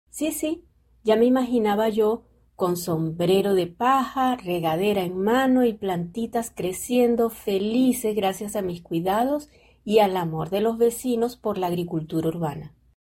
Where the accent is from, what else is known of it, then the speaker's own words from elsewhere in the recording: Venezuela; como buena venezolana, creo que siempre hay una solución con buen humor